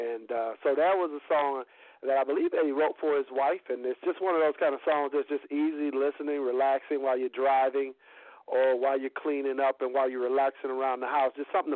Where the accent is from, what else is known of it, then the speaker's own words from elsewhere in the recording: Detroit, Michigan, United States; No, I'm from Detroit City.